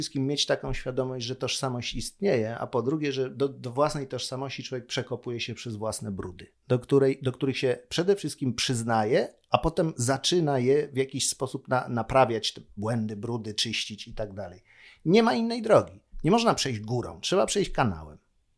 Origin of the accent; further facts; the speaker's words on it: Warsaw, Masovian Voivodeship, Poland; Ale ja się urodziłem i wychowałem na Pradze i to było takie trochę treningowe.